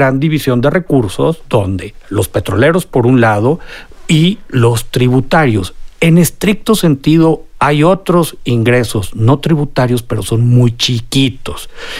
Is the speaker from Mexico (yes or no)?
yes; Mexico; Nos paga al país, nos paga como mexicanos derechos por la explotación.